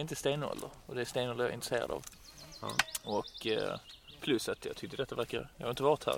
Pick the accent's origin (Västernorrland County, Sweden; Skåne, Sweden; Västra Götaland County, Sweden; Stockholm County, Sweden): Skåne, Sweden; jag är från Sörslätt, så det är jag ner från den hörnan av Skåne.